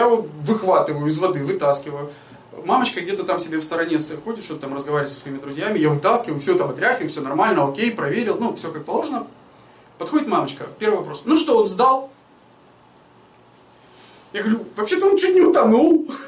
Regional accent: Ukraine; Ну, мы же из Украины.

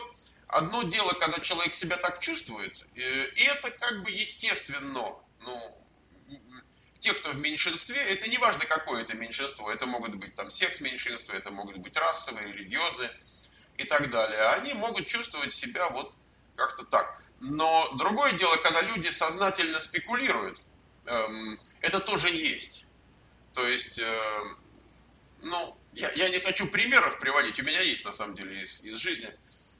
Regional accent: Moscow, Russia; я родился и вырос в Москве

